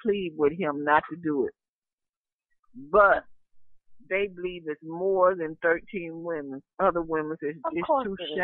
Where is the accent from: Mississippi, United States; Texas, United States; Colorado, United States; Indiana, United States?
Mississippi, United States; Hattiesburg; In my hometown, In Hattiesburg, Mississippi, it's like an hour and 15 minutes from me.